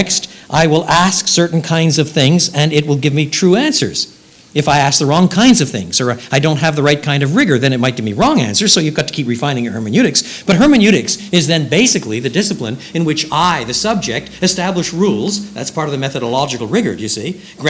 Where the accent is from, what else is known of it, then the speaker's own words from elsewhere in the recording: Quebec, Canada; Well, you know, I was brought up in French Canada.